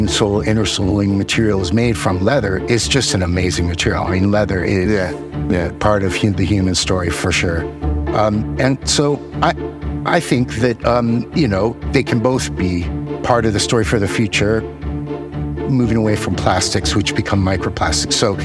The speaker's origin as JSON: {"language": "English", "town": "Los Angeles", "region": "California", "country": "United States", "said": "you can hear by my accent, I'm not from around here. I come from Los Angeles, which is an industrial city, I've come to realize"}